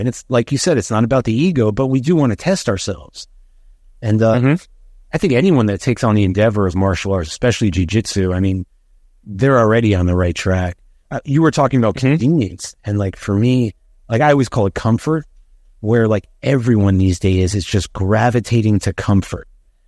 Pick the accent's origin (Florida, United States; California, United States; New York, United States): Florida, United States; Miami; Because I grew up in Miami. You know, we had the beach, if you call that nature.